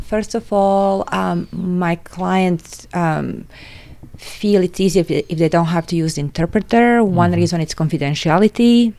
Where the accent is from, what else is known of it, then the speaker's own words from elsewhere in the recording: Montenegro; moved away as an adult; now in United States; So I am originally from Montenegro, mm-hmm. which is a small country in Southern Europe. And I came to the States after high school and attended University of Tampa in Tampa, Florida